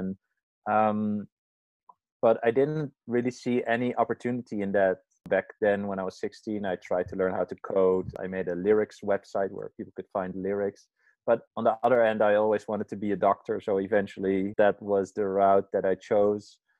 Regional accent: Amsterdam, North Holland, Netherlands; I'm from Amsterdam, the Netherlands.

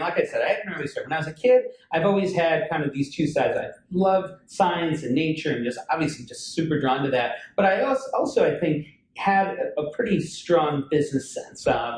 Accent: Buffalo, New York, United States; I grew up not far from Binghamton. I grew up in Western New York in the Buffalo area.

